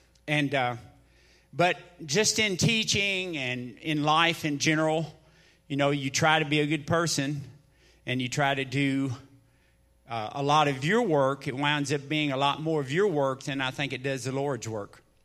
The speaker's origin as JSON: {"language": "English", "town": "Buffalo", "region": "Kentucky", "country": "United States", "tie": "born or raised there", "said": "I was born in Buffalo, Kentucky, not far from here, and raised in Buffalo Baptist Church."}